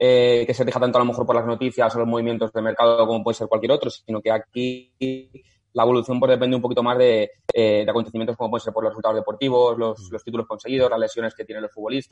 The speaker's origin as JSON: {"language": "Spanish", "town": "Getafe", "region": "Community of Madrid", "country": "Spain", "said": "que ya sabes que yo soy de Getafe."}